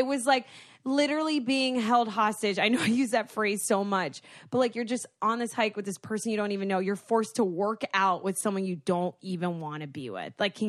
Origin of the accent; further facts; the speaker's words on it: Florida, United States; Yeah, because we like Guidos because you're from Jersey and I'm from Florida.